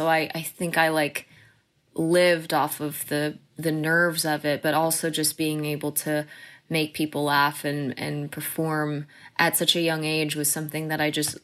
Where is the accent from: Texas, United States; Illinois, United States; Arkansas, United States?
Texas, United States; The Colony; I pretty much consider Texas my home, my hometown. I lived in The Colony, Texas, is where I grew up. And it was the best place to grow up.